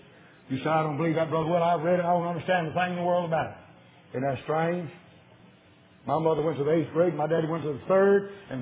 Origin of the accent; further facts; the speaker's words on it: Cottage Grove, United States; I was raised in Cottage Grove, the roughest in the town that there was